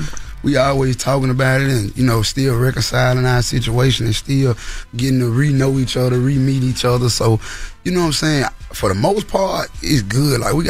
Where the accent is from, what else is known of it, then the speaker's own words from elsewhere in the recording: Memphis, Tennessee, United States; You know, I'm from Memphis, Tennessee. Mm-hmm. You know what I'm saying? I grew up on all sides of Memphis, Tennessee. North Memphis, the East Mem